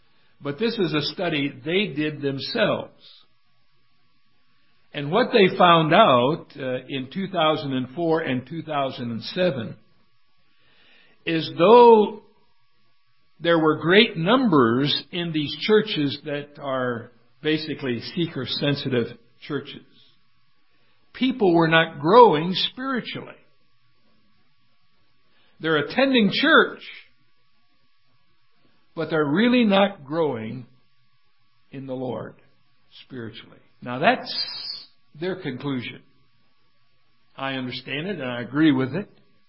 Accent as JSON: {"language": "English", "country": "United States", "said": "I am one who is very grateful for my heritage as an American. But I am also one who is deeply saddened as an American today."}